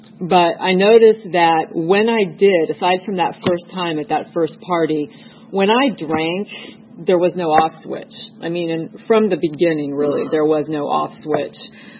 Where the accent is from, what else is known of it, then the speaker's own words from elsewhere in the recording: Kansas, United States; I grew up in Kansas, and I grew up in a house that was pretty chaotic.